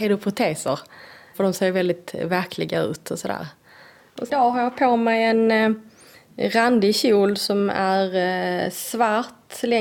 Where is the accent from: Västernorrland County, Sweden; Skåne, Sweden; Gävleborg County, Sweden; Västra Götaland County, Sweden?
Skåne, Sweden; now in Stockholm, Sweden; Ja, men Skåne är rötter och känner mig hemma. Även om hemma i Stockholm nu. Jag har ju liksom stora delar av mitt vuxna liv uppe i Stockholm. Så är det ju ändå här. Jag har liksom mina gamla barndomsvänner och jag har min familj här.